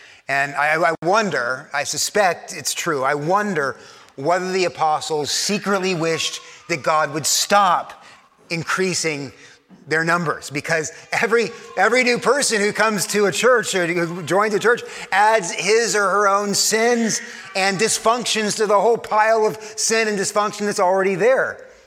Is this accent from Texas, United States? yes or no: yes; Texas, United States; now in New York, United States; I was raised in Texas. I've lived in New York for so long that my accent, when I go down there, is off